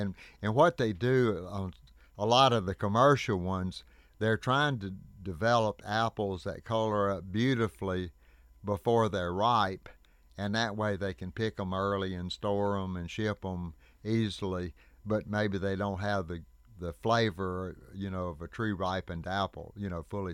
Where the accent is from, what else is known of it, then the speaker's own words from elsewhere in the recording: North Carolina, United States; I grew up in Iredell County, and that's near the county seat there, Statesville.